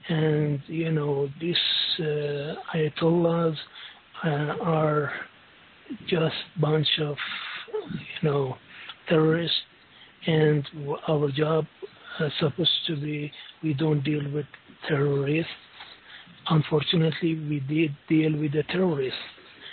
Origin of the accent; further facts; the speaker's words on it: United States; English is a second language; No, I am an American.